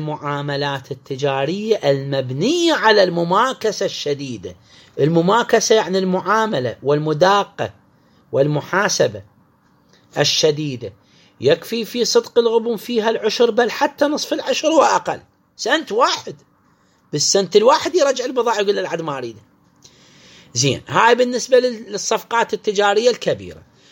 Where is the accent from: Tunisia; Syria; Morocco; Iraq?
Iraq; هو أكو 50 دينار عندنا بالعراق؟